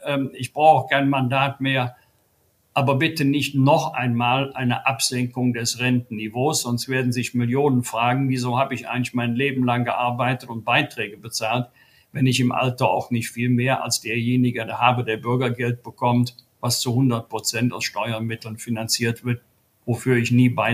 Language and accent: German; Bergisch Gladbach, North Rhine-Westphalia, Germany; in meiner Heimatstadt Bergisch Gladbach